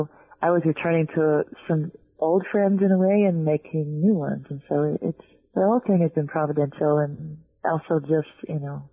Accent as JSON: {"language": "English", "region": "Georgia", "country": "United States", "said": "I'm from Georgia and Pentecostal background"}